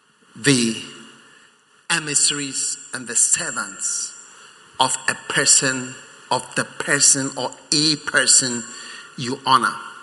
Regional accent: Ghana; Me, I'm a Ghanaian.

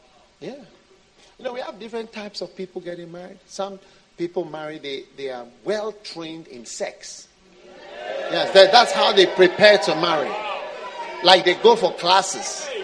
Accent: Switzerland; I know chocolate because I'm from Switzerland. That's where you have chocolate.

